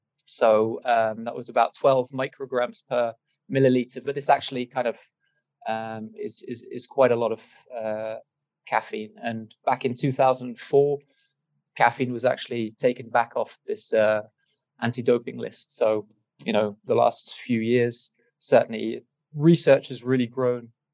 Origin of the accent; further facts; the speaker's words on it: Belgium; moved away as an adult; now in United Kingdom; So I was born and raised in Belgium, ended up going to the UK for my undergraduates